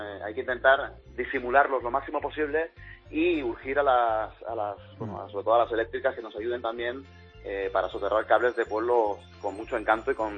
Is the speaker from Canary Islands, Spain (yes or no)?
no; Catalonia, Spain; en Cataluña yo soy catalán. Tengo que deciros que yo soy catalán.